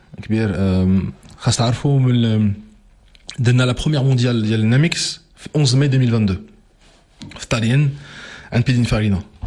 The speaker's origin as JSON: {"language": "Arabic", "country": "Morocco", "said": "حيت انا مغربي"}